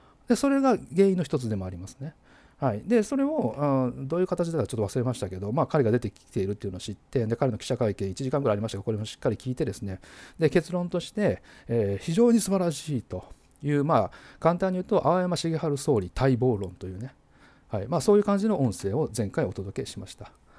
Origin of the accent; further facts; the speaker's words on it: Shiga, Japan; 私、あの滋賀出身でですね